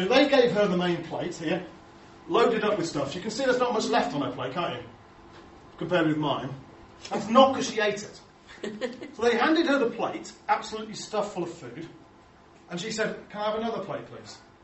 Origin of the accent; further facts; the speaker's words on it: United Kingdom; because we're British, so we feel really awkward about saying no.